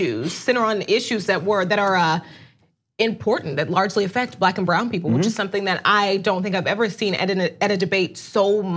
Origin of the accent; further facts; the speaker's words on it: Oklahoma, United States; a pretty wild video that I want to show you out of Oklahoma, my home state.